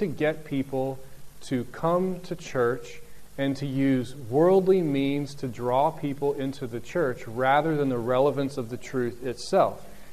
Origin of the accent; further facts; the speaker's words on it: United States; would I as an American, would you as whatever nationality you are